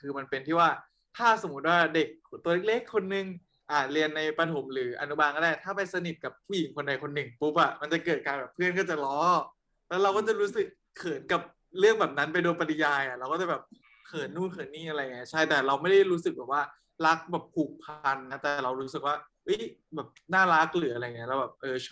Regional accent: Hankha, Chai Nat, Thailand; also born or lived in Phitsanulok; เราเกิดที่พิษณุโลกแล้วมาโตที่ชัยนาทอำเภอหันคา

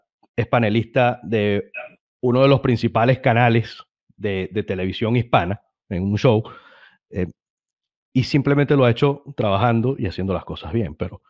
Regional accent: Venezuela; moved away; como hay venezolanos que aquí hacen o hacemos las cosas bien

